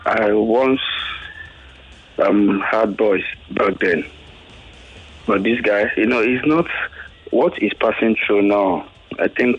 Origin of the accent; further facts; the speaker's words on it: Anambra, Nigeria; I'm from Anambra State.